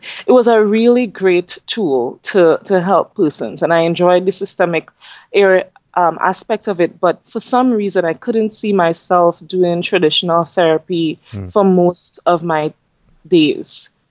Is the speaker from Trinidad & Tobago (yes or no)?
yes; Tobago, Trinidad & Tobago; So as you mentioned earlier, I'm from Trinidad and Tobago, which is a country in the Caribbean. It's actually two separate islands, and I'm from the smaller of the two islands. And I completed most of my schooling here.